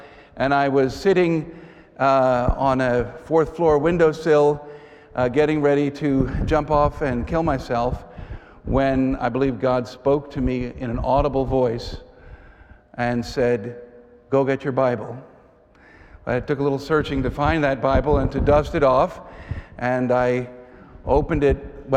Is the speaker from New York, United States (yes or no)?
yes; New York City, New York, United States; I grew up in New York City and was born and raised in New York